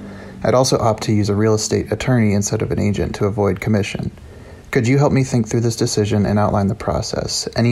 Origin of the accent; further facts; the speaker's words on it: Pittsburgh, Pennsylvania, United States; I'm from Pittsburgh.